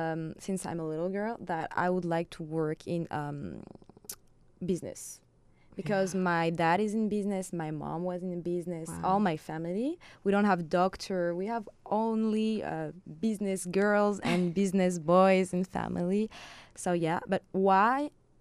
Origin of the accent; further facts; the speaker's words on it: Marseille, Provence-Alpes-Côte d'Azur, France; English is a second language; So I'm from Marseille, south of France.